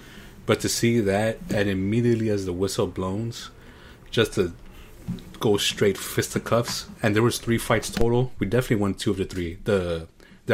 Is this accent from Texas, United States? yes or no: yes; Texas, United States; I could just be in my home state, go Dallas Stars.